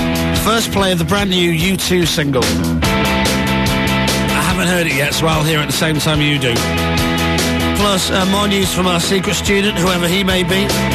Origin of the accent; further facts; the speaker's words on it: Leeds, Yorkshire and the Humber, United Kingdom; I'm from Leeds, I don't know.